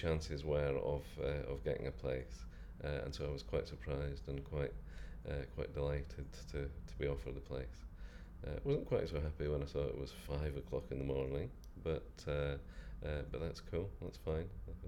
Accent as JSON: {"language": "English", "town": "Edinburgh", "region": "Scotland", "country": "United Kingdom", "said": "I'm 51, I'm from Edinburgh, in Scotland."}